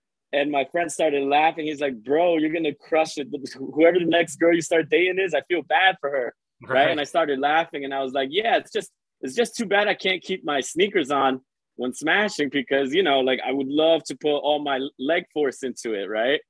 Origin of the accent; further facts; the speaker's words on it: New Jersey, United States; So we're based out of New Jersey.